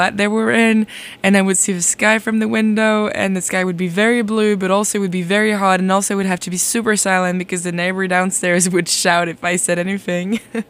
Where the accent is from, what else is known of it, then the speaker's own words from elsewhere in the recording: France; English is a second language; As you may have noticed, I'm not from here, and I'm from France